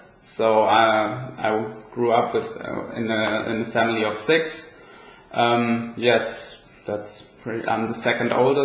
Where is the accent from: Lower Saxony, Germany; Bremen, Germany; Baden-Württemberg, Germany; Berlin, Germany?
Baden-Württemberg, Germany; Karlsruhe; I'm from Karlsruhe. It's a city near Stuttgart, close to the French border. Yes, a nice little city, I think about 300,000 inhabitants.